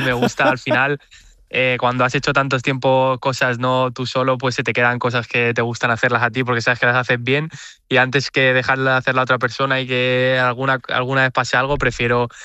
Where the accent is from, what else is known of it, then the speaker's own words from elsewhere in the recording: Spain; Siendo español, siempre ha sido uno de mis grandes ídolos